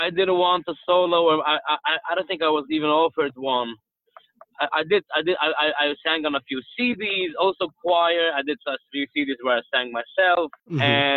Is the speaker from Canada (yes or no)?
no; Kiryas Yoel, New York, United States; My grandfather, we had a house there. And that's where we lived. So I grew up in Kiryas Yoel.